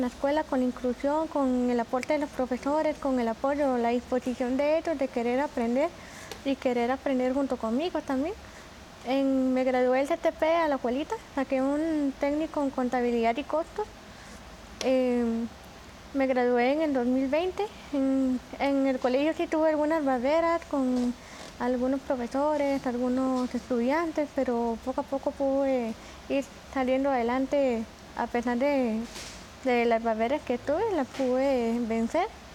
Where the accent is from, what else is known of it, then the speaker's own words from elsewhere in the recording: Alajuelita, San José, Costa Rica; Bueno, yo soy oriunda del Cantón de Alajuelita.